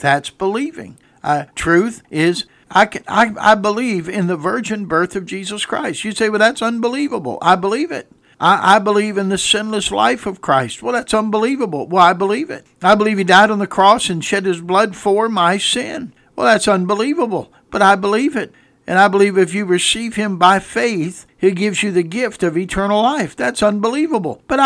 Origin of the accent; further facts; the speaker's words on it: United States; I'm an American because I'm from America.